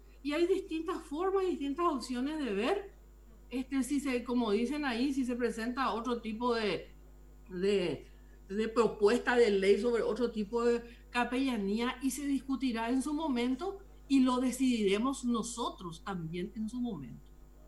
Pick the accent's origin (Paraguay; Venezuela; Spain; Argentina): Paraguay; está bien, somos paraguayos, podemos tener, como en tantas cosas, tenemos nuestra impronta diferente al resto del mundo.